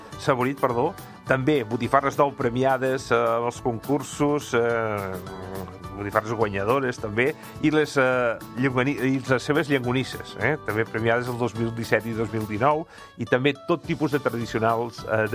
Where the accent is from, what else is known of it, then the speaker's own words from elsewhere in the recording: Catalonia, Spain; now in Barcelona, Spain; No, jo sóc de la Conca de Barberà